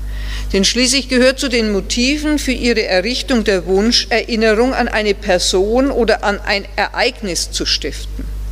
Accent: Würzburg, Bavaria, Germany; born there; Als gebürtige Würzburgerin

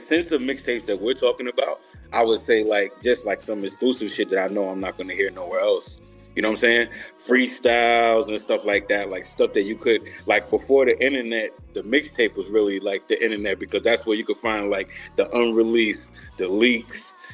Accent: New York, United States; I grew up in New York, so it's nothing like going to Jamaica Avenue, bro, and getting those mixtapes.

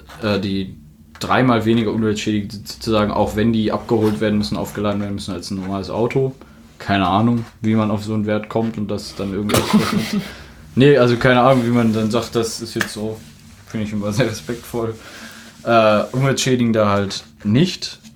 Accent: North Rhine-Westphalia, Germany; Zum Glück komme ich aus der Gegend

